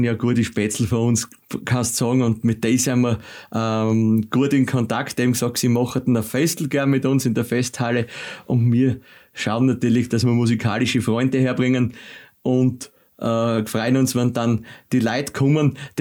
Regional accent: Gasen, Styria, Austria; ich bin aus Gasen

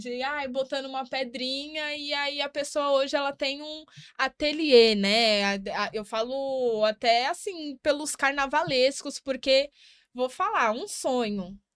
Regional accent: São Paulo, Brazil; Mas aí aqui a gente é paulista, né, amor?

